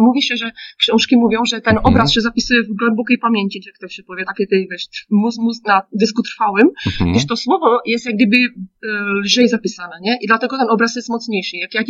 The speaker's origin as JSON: {"language": "Polish", "region": "South Moravian Region", "country": "Czechia", "tie": "born or raised there", "second_language": "Polish", "said": "ja pochodzę z południowych Moraw, na granicy z Austrią się urodziłam i to jest rejon wina."}